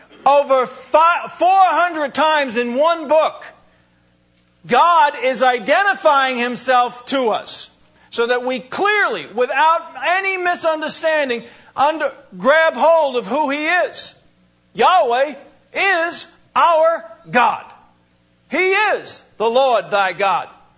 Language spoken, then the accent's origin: English; New Hyde Park, New York, United States; born there; I was born in New High Park, Long Island.